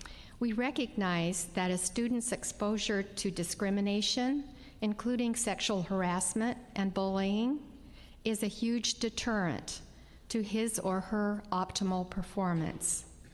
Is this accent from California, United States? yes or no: no; Salem, Oregon, United States; I'm from Salem, Oregon